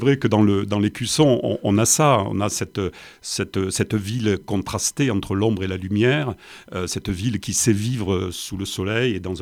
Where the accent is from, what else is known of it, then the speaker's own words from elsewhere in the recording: Frontignan, Occitanie, France; moi, je suis de Frontignan, je suis en dehors de la métropole